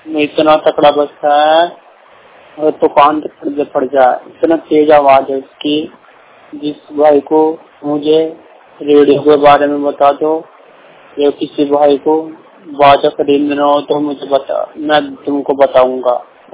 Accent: Meerut, Uttar Pradesh, India; मैं मेरठ का रहने वाला हूँ।

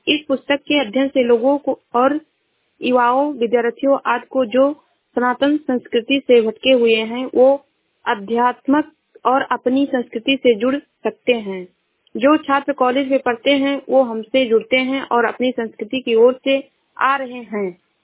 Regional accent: Uttar Pradesh, India; मैं जिला श्रावस्ती से हूँ।

